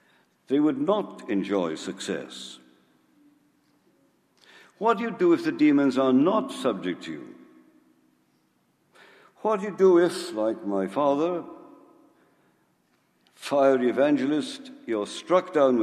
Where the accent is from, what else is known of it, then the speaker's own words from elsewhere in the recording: Wales, United Kingdom; now in United States; We are citizens of the United Kingdom. They used to call it Great Britain. We are also Welsh by birth.